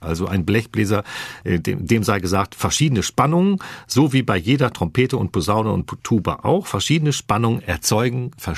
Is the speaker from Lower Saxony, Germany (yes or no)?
yes; Wilhelmshaven, Lower Saxony, Germany; ich selbst, das hören Sie im Dialekt, bin von der Nordseeküste, ich bin geboren in Wilhelmshaven